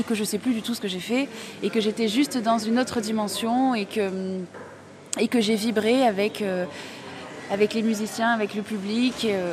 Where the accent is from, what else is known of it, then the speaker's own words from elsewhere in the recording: Marseille, Provence-Alpes-Côte d'Azur, France; Et je suis revenue dans ma ville natale à Marseille en 2018